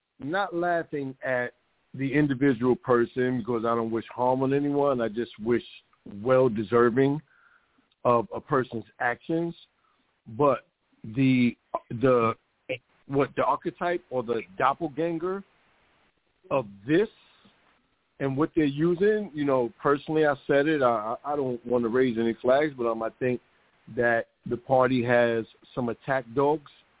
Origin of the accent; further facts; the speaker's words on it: New York, United States; You know, being a New Yorker, seeing what they did to Spitzer and that dude Wiener